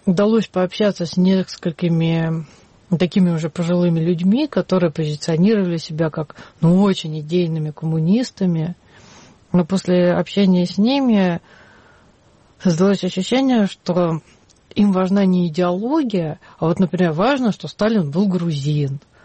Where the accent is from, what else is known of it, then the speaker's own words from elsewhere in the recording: Moscow, Russia; И то, что я из Москвы, добавляло мне очень много пафоса.